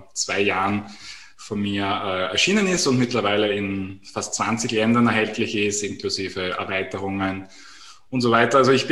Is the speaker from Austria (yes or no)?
yes; Vienna, Austria; Also ich bin aus Wien.